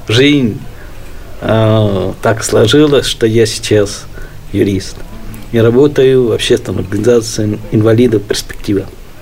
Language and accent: Russian; Moscow, Russia; Ну, в общем, я сам москвич. Родился в Москве. В семье глухих родителей. Учился в специальной коррекционной школе номер 30